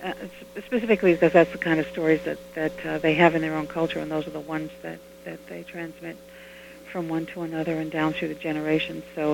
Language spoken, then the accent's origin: English; Martha's Vineyard, Massachusetts, United States; But I grew up on Martha's Vineyard, and so I do a lot of stories that come from here